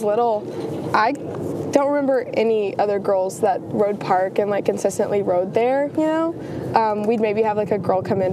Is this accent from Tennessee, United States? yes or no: yes; Johnson City, Tennessee, United States; I am from Johnson City, Tennessee, originally. Home mountain is Beach Mountain, and I'm a snowboarder.